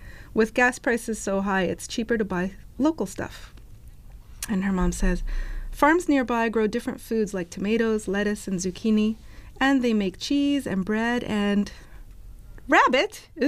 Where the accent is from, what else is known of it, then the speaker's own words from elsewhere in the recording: Toronto, Ontario, Canada; and I'm from Toronto. And Toronto is a very big city.